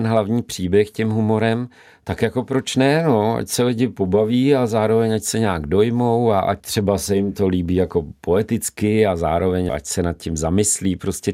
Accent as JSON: {"language": "Czech", "town": "Karlovy Vary", "region": "Karlovy Vary Region", "country": "Czechia", "tie": "born or raised there", "said": "Já jsem z Varů, takže prostě jsem chodil do kina Čas nebo kina Praha, což jsem měl asi 5 minut od domova."}